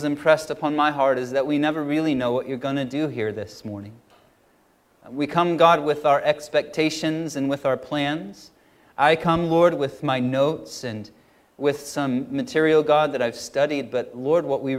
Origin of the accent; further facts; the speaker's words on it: United States; now in New Zealand; I'm American, so I thought it was rubgi the whole time.